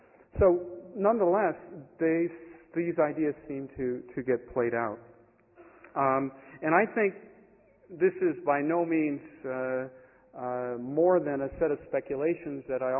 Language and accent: English; United States; As an American, I guess I thank you